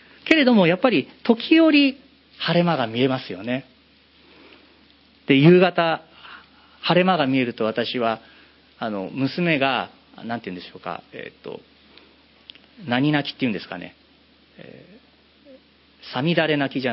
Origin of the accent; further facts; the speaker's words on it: Niigata, Japan; now in Chiba, Japan; 自分は新潟の人から千葉の人になってたんだなと思いました。